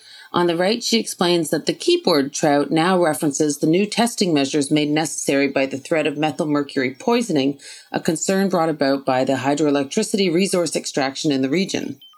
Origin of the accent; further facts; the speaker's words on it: Happy Valley-Goose Bay, Newfoundland and Labrador, Canada; And I am an Inuk and Newfoundlander from Nunatsiavut. I grew up in Happy Valley Goose Bay in Labrador.